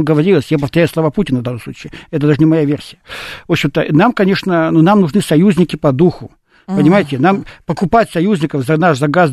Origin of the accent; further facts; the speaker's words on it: Vladivostok, Primorsky Krai, Russia; born there; я же наполовину минчанин, хотя я русский человек, родился в Дальнем Востоке, Владивосток и так далее.